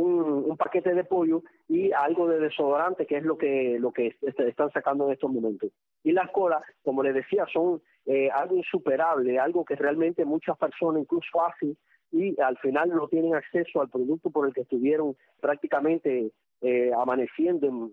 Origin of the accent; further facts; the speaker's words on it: San Germán, Holguín, Cuba; De San Germán, una tierra maravillosa.